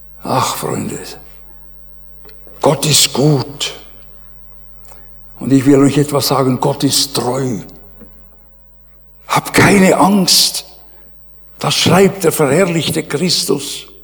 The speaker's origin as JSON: {"language": "German", "country": "Switzerland", "said": "Und ich, so als Schweizer, wisst ihr, ich wurde immer kleiner."}